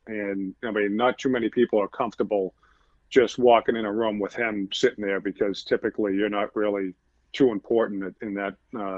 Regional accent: Boston, Massachusetts, United States; I grew up in Boston

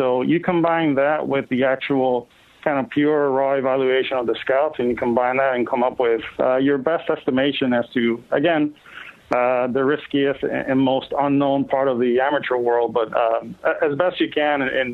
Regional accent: Puerto Rico; And I grew up in Puerto Rico, and I had the privilege of growing up in a home where basically, baseball is a way of life.

